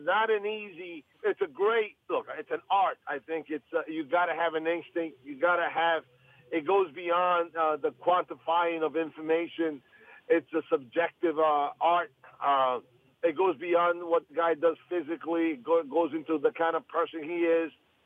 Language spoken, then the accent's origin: English; New York City, New York, United States; I am back in New York, as you know, as a New Yorker. Once a New Yorker, always a New Yorker.